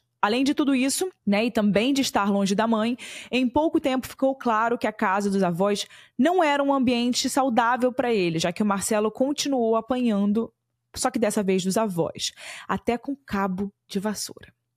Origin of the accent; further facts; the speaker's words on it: Rio de Janeiro, Brazil; que eu sou do Rio de Janeiro também